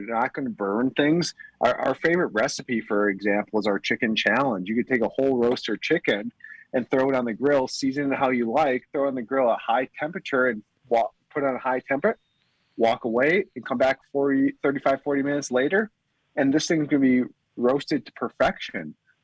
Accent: Wisconsin, United States; I'm like, hey, I'm from Wisconsin, so that's my secret in the crock pot.

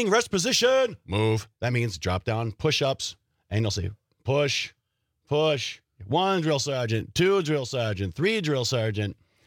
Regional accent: Wild Rose, Wisconsin, United States; Where I grew up in Wild Rose, those were the thing, you know?

